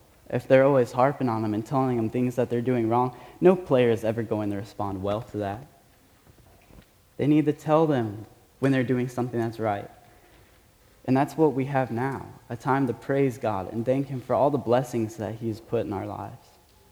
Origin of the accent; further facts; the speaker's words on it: Omaha, Nebraska, United States; my state, which is, I'm from Omaha, Nebraska